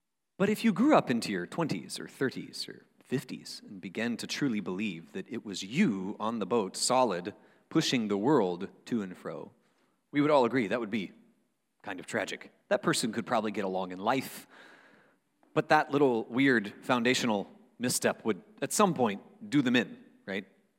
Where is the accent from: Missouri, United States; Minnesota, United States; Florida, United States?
Florida, United States; Panama City; growing up in Panama City afforded me some unique experiences, one of which is that, well, the water is right there. The Gulf of Mexico is right there, and we grew up on it